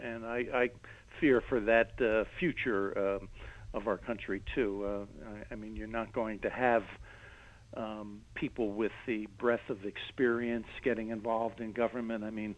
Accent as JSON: {"language": "English", "town": "Ramsey", "country": "United States", "tie": "born or raised there", "said": "He was also involved in politics in my hometown of Ramsey, where I still live. My family's been here for more than 100 years."}